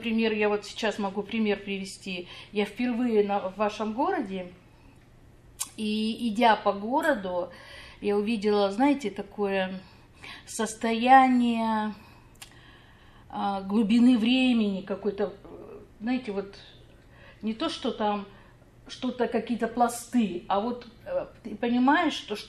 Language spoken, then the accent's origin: Russian; Siberia, Russia; now in Saint Petersburg, Russia; Я в Санкт-Петербурге не родилась, я тоже приехала. Я приехала из Сибири.